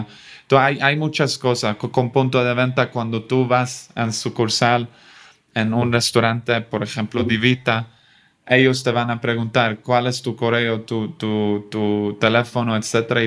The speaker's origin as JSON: {"language": "Spanish", "country": "Sweden", "second_language": "Spanish", "lives_now": "Mexico", "said": "Sí. Aquí en México, yo soy de Suecia, por cierto. Aquí en México lo que me encanta es hay esta aceptancia de probar nuevas cosas."}